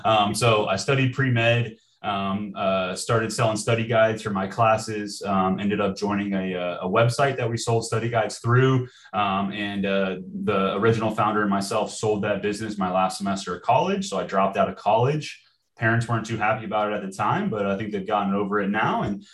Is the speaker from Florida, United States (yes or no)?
yes; Tampa, Florida, United States; and I'm from Tampa, so anybody that's been in Tampa knows